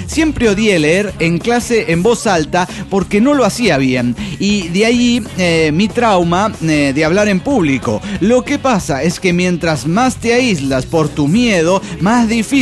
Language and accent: Spanish; Cuernavaca, Morelos, Mexico; de Cuernavaca, Morelos, México.